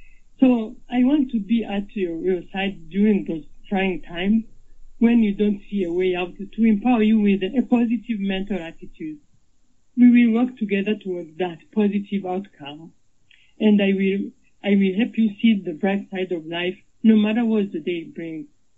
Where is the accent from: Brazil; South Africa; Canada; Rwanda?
Rwanda; moved away as an adult; also born or lived in France; now in United States; I am originally from Rwanda, and I survived the 1994 genocide. A few years later, I moved to France as an asylum seeker with my kids. And then in 2010, my family and I migrated to the U.S.